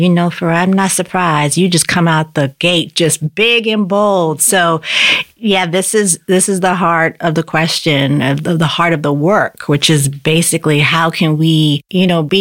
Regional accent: Boston, Massachusetts, United States; because I grew up in Upham's Corner. That's where I was a kid.

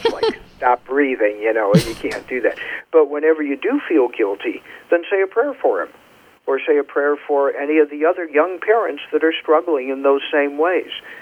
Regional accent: Kentucky, United States; accent: Kentucky; I slipped into my Kentucky accent and left them in the dust unintentionally.

